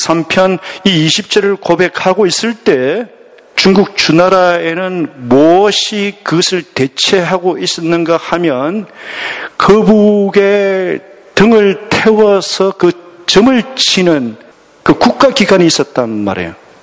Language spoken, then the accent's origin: Korean; South Korea; 한국에서 온 영어도 어렵지 않게 하는 신학생으로서